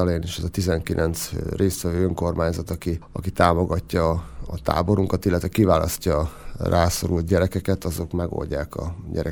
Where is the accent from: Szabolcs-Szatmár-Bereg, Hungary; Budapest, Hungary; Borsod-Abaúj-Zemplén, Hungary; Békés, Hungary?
Békés, Hungary; Gyula; Gyulaiként igyekeztünk gyulai vállalkozókat megnyerni arra, hogy a programokban részt vegyenek.